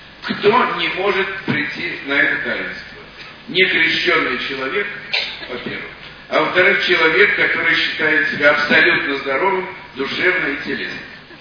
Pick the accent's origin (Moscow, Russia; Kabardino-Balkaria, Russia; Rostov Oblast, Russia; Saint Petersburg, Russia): Moscow, Russia; born there; Я хотя родился в Москве